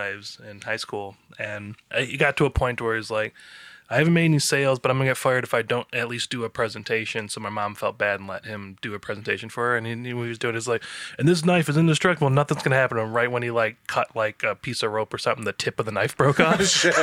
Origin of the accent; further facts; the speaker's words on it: Taylor, United States; I grew up here in Taylor.